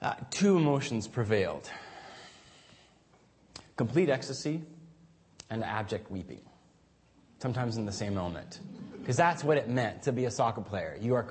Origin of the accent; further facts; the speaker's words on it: Guatemala; as a kid, I grew up in Guatemala